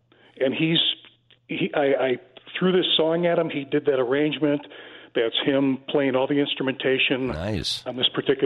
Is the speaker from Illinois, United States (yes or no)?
yes; Oak Park, Illinois, United States; now in US West Coast; I grew up in Oak Park. It's my hometown. Lived there for 50 years till I split for the West Coast.